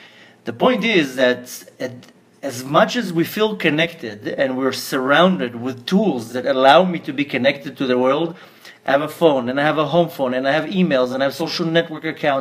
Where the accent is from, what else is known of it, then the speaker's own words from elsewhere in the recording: Israel; I grew up in Eretz Israel. My mother's Australian, so her parents were in Sydney.